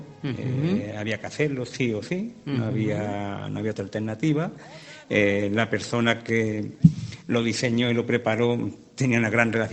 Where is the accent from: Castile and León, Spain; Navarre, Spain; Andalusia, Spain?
Andalusia, Spain; Casariche; No, somos de Casariche.